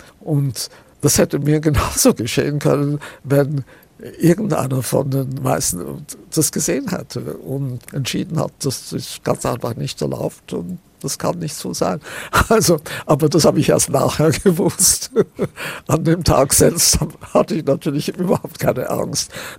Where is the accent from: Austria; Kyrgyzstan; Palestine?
Austria; Mit Österreich war das anders. Das war doch irgendwie meine Heimat.